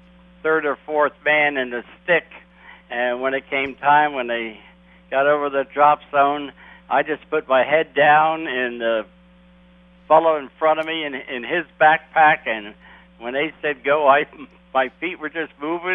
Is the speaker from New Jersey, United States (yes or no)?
yes; Belleville, New Jersey, United States; I grew up in a small town, Belleville, New Jersey.